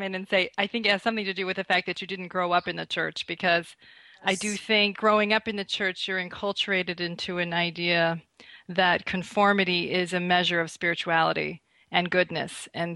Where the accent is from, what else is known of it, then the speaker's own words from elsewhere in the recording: Burlington, Vermont, United States; now in Chicago, United States; I grew up in Burlington, Vermont, the one of eight children, and I now live in Chicago, Illinois.